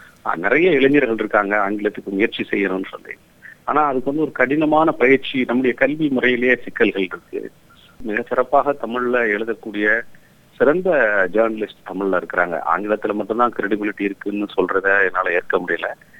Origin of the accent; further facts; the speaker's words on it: Tamil Nadu, India; நான் தருமபுரி மாவட்டம் பண்டல்லி அப்படின்ற ஒரு குக்கிராமத்தில், தருமபுரியிலிருந்து 20 கிலோமீட்டர் தொலைவில் இருக்கிற ஒரு குக்கிராமத்தில் பிறந்தேன். அங்கே அரசு பள்ளியில தான் தமிழ் வழி கல்வியில உயர்நிலை பள்ளி, மேல்நிலை பள்ளியில படித்தேன். பிறகு அரசு கலைக்கல்லூரியில தான் பட்டம் படித்தேன் தருமபுரியில.